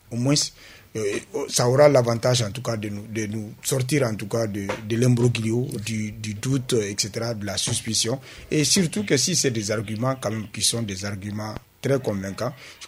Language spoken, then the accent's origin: French; Kayes, Mali; Chez moi, à Kaye aussi, on a besoin de route.